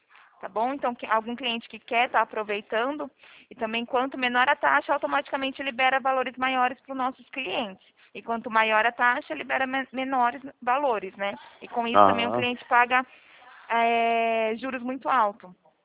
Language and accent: Portuguese; São Paulo, Brazil; Eu sou aqui do interior de São Paulo